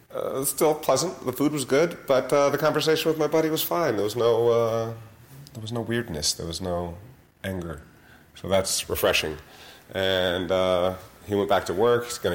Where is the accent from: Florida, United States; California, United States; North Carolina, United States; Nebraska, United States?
Florida, United States; Jacksonville; I'm driving to go see my best friend from my hometown in Jacksonville, Florida.